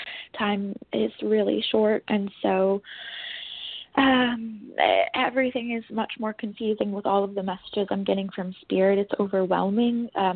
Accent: New York, United States; I'm from New York.

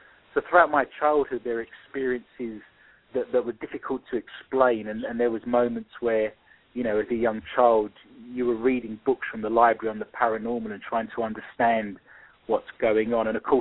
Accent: London, United Kingdom; accent: East London; I've got an East London accent. If anyone was listening from London, they'd know instantly I came from the East End of London just by my accent, which is slightly different to the South of London or to the West of London

